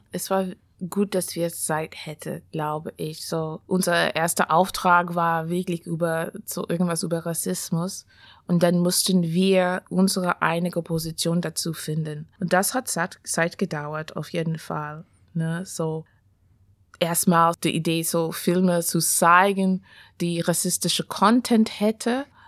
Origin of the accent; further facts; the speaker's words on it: Canada; German is a second language; ich kenne das auch, ich bin aus Kanada